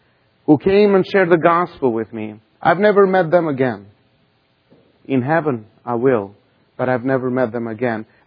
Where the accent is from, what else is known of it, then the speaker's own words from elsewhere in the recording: Albania; English is a second language; So we are from Albania, and probably many of you have heard about Albania. It's between Greece and Italy